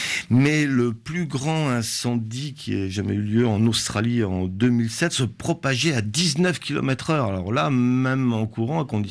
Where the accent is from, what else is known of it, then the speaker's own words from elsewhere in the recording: Italy; je peux en parler en tant qu'italien aussi.